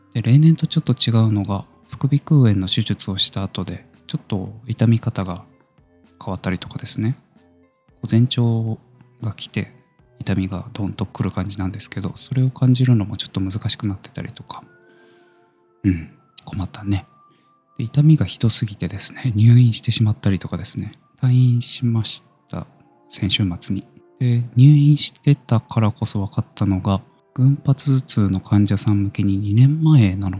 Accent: Kumamoto, Japan; moved away as an adult; also born or lived in Fukuoka / Tokyo; 18歳から福岡、30歳から東京で暮らし、35歳で会社を辞め、地元の熊本でフリーランスのウェブライターとして生きることにした僕が、

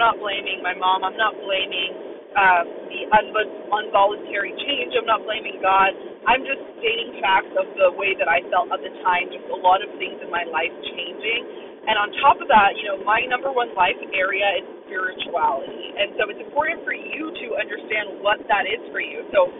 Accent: Modesto, California, United States; because I moved back home to my hometown, and I lost my job, and I had to leave LA and move back into Modesto with my mom.

